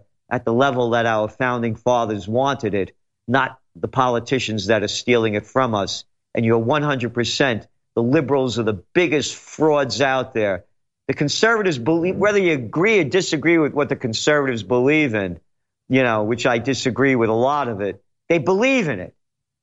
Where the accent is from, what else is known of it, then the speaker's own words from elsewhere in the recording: New York City, New York, United States; born there; And if I was born in Alta Villa Erpina or Vica Quenza in Italy and not born in the Bronx, I'd be a totally different man.